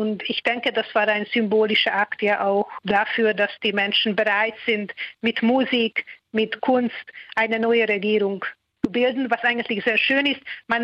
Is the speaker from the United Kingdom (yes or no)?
no; Hungary; first language Hungarian; German is a second language; weil ich in meiner Muttersprache schreibe, weil ich sehr verbunden bin in meine ungarische Welt